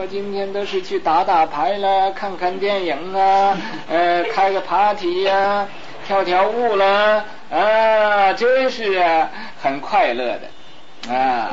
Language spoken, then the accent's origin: Chinese; China; 所以我们中国人呢 哎，这种发财的习气也太深了